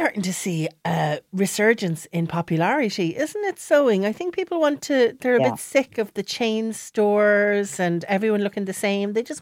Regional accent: Ireland; I think as Irish people, we like to do things in packs, don't we?

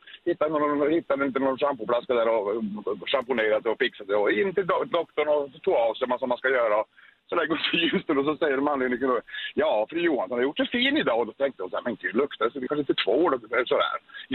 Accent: Kalix, Norrbotten County, Sweden; du vet att jag är från Kalix.

